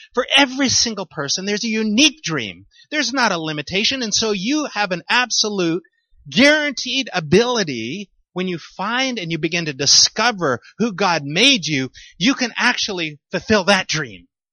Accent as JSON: {"language": "English", "country": "Canada", "also_born_or_lived": "United States", "said": "we're Canadian, but we lived 14 years in America."}